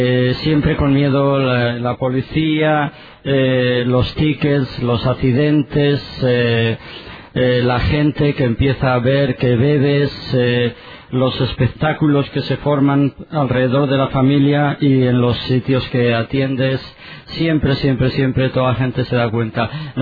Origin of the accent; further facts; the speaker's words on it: Zaragoza, Aragon, Spain; born there; Yo nací en España, en Zaragoza